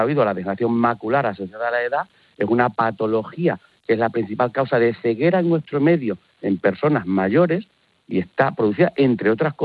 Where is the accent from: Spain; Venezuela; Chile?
Spain; Torrejoncillo, Extremadura; por lo menos en mi pueblo, en Torrejoncillo, Cáceres. Yo no sé en el suyo.